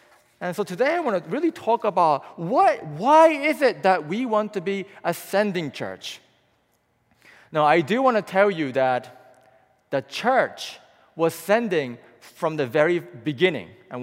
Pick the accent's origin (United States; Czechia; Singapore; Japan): Japan; coming from this tiny island called Japan, Jeep is like a dinosaur.